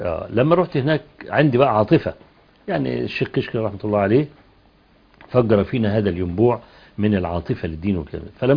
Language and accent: Arabic; Egypt; ان انا من مصر